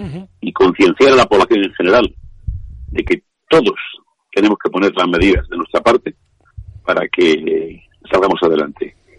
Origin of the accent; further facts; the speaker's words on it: Castilla-La Mancha, Spain; la televisión de mi tierra, la televisión autonómica de Castilla-La Mancha.